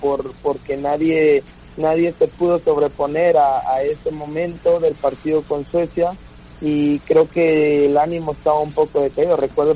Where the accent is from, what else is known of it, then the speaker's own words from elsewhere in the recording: Mexico; Al final soy mexicano, yo quisiera ver la Liga Mexicana compitiendo con los más grandes